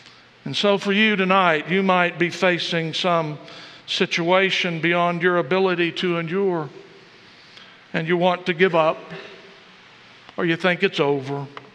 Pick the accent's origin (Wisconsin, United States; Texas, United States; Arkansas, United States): Texas, United States; accent: Texas; I thought, this is a person from Kentucky telling me they didn't like my Texas accent, you know.